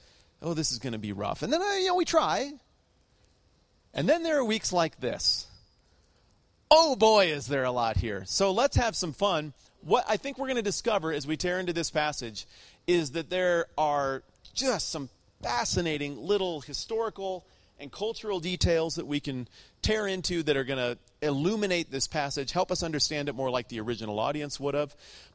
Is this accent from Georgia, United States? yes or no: no; Colorado, United States; And being from, you know, family from Wyoming, growing up in Colorado, when I travel overseas, mountains don't impress me